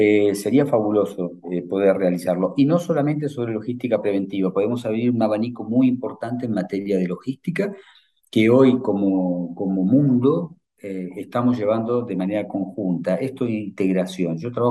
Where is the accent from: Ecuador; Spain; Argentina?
Argentina; yo soy argentino